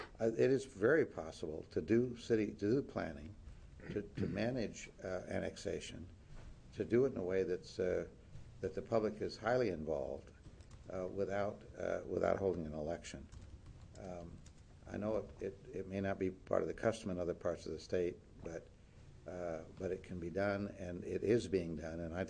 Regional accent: Eugene, Oregon, United States; I will tell you that my hometown, Eugene, has a very strict process that's used for annexation

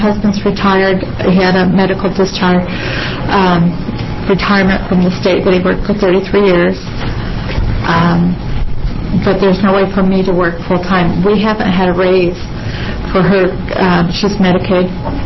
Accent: Oregon, United States; I'm from Deschutes County.

